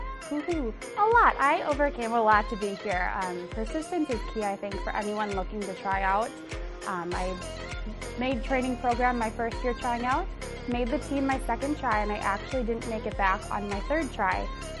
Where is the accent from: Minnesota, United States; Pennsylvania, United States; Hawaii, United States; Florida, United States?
Minnesota, United States; Forest Lake; is my second year on the team, and I'm from Forest Lake.